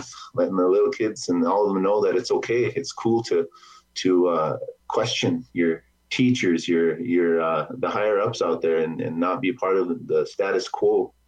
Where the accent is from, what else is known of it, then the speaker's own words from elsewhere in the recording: Lower Brule, South Dakota, United States; also born or lived in Pierre / Aberdeen; I'm just a boy from the reservation too. I grew up in Lower Brule and moved off the reservation after in the 5th and 6th grade. And I grew up in Pierre, and then I moved to Aberdeen, South Dakota